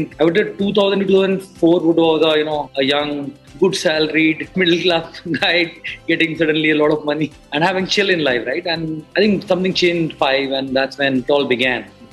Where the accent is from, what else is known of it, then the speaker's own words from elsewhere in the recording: Jaipur, Rajasthan, India; I'm from Jaipur, a small town